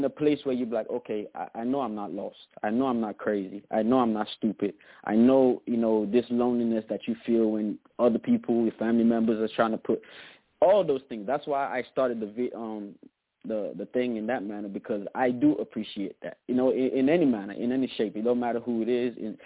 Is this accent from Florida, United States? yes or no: yes; Florida, United States; now in New Jersey, United States; You know, I'm from Florida. I moved up to Jersey, and we were struggling about trying to get video in a studio.